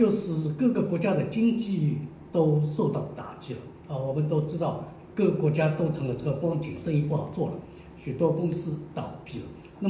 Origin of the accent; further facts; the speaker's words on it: China; 尤其是我们中国人啊，我们是喜欢讲吃的啊，中国人有吃的文化啊